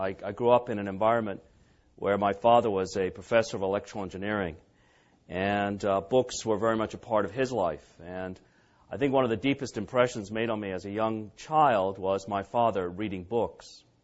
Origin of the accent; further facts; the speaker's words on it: Coventry, West Midlands, United Kingdom; I grew up in England, in Coventry, England, and went to a public school.